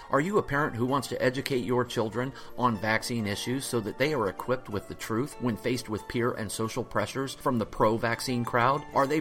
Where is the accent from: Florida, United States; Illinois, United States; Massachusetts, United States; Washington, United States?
Florida, United States; also born or lived in Ohio; I grew up in Ohio for a short amount of time before moving to Florida, so I am kind of familiar with that area.